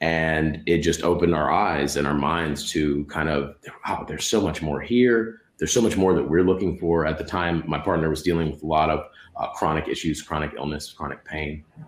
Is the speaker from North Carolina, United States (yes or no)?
yes; Winston-Salem, North Carolina, United States; also born or lived in Los Angeles; So I was born in Los Angeles, but when I was very young, I moved to Winston-Salem, North Carolina, which is where I did most of my growing up and education.